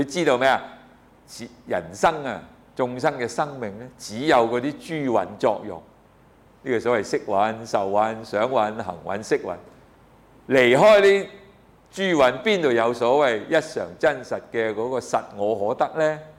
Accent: China; 好似我哋中國人咧執住有一個魂魄在我哋嘅身嗰度走出嚟噶嘛

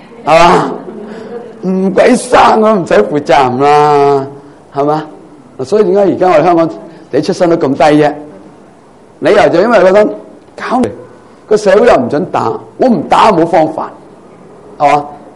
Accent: China; 那所以我们中国人最叻揸条藤条教仔，啱唔啱？

